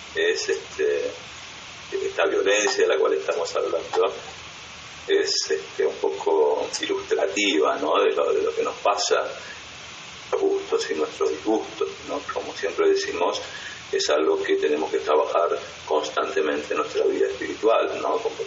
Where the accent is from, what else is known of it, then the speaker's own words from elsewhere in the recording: Argentina; para aquellos que somos de la Argentina, desde que yo nací, ¿no?